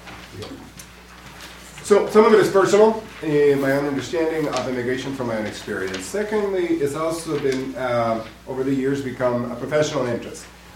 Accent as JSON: {"language": "English", "country": "Guatemala", "tie": "born or raised there", "moved": "as an adult", "lives_now": "United States", "said": "I'm originally from Guatemala in Central America. I was born and raised in Guatemala. I came to the United States after high school to go to college and then seminary."}